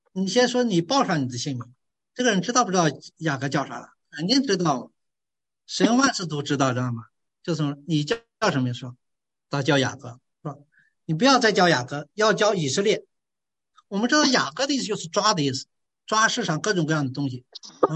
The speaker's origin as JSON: {"language": "Chinese", "region": "Shanxi", "country": "China", "accent": "Shanxi", "said": "当然我们这个尤其我这山西口音念这个念的不是那么邪了"}